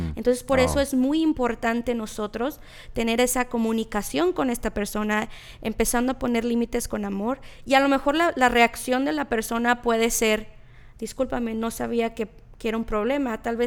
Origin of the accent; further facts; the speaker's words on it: Mexico; Yo soy de México, entonces yo lo he visto mucho en la cultura mexicana